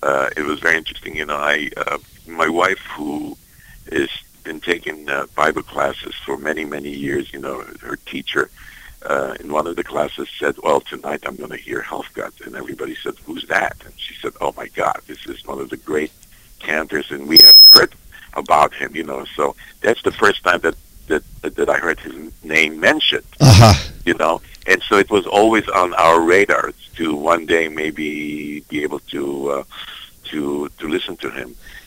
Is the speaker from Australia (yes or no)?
no; Israel; English is a second language; the style that I grew up with in Israel as a young boy.